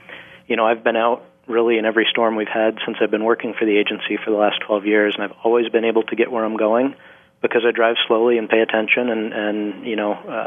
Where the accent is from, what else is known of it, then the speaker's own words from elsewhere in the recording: Vermont, United States; when I was younger growing up in Vermont